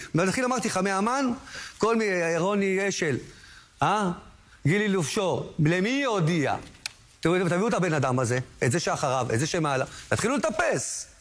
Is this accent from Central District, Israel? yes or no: yes; Kiryat Ono, Central District, Israel; אנחנו, כעיקרון אנחנו מקריית אונו